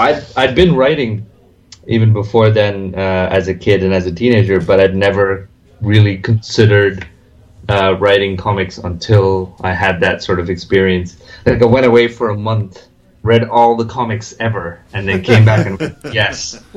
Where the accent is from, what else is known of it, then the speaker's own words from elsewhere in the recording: India; And because I grew up in India